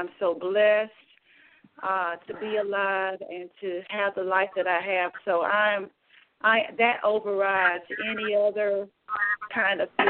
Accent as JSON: {"language": "English", "town": "Houston", "region": "Texas", "country": "United States", "tie": "born or raised there", "said": "Normally, one of my hometown fellas would host a Super Bowl party at his house. And in 2016, he died. And then 6 months later, another one of my homies from Houston died."}